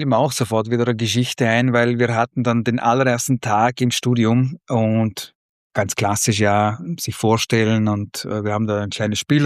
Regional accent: Vorarlberg, Austria; ich bin in Vorarlberg aufgewachsen, geht jeder nach Innsbruck.

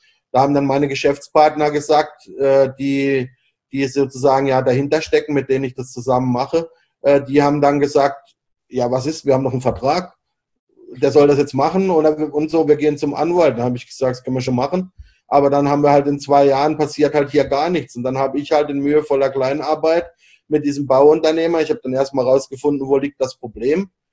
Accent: Freiburg, Baden-Württemberg, Germany; now in Bangkok, Thailand; Ich komme halt aus Freiburg, das ist eine schöne kleine Stadt, da fahre ich ja heute noch gerne hin.

